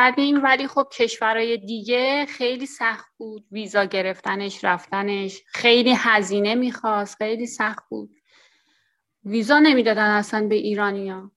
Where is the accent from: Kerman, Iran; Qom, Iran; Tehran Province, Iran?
Tehran Province, Iran; Tehran; moved away as an adult; now in Istanbul, Turkey; از تهران اومدم استانبول، 48 سالمه. توی تهران که بودم مشاور املاک کار میکردم